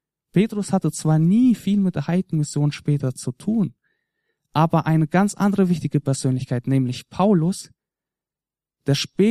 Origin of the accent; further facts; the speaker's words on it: Germany; born there; Ich bin ja Russlanddeutscher, zwar in Deutschland geboren.